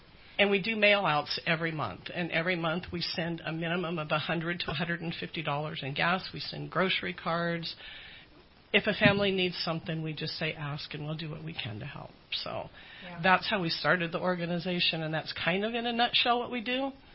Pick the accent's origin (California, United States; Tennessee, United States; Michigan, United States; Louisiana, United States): California, United States; Alturas; and I grew up in Alturas, and so I wanted to be able to help my hometown, so that was Modoc.